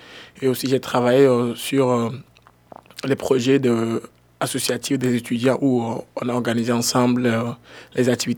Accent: Togo; je viens du Togo, l'un des pays de l'Afrique de l'Ouest.

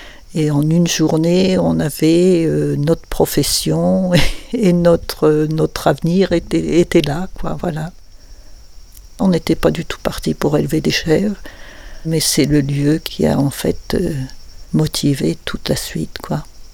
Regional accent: Chartres, Centre-Val de Loire, France; born there; also born or lived in Auvergne / Cévennes; Je suis née à Chartres. Chartres, c'est la Beauce, hein, donc c'est très loin de ce terroir ici.

